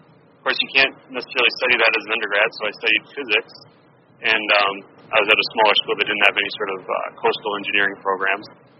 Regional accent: Bloomington, Minnesota, United States; I grew up in Bloomington, Minnesota.

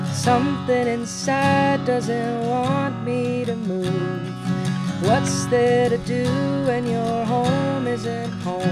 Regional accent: Two Harbors, Minnesota, United States; now in Duluth, United States; Well, I went to school here in Two Harbors. So Two Harbors is my hometown. I went to elementary school at North Shore Elementary in Clover Valley.

